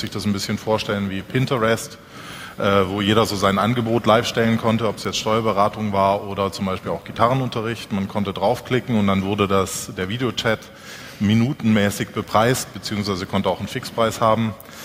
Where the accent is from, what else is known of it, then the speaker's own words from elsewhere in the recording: Southern Germany, Germany; Ich komme aus Süddeutschland, ich kenne die Geschäftsführer da.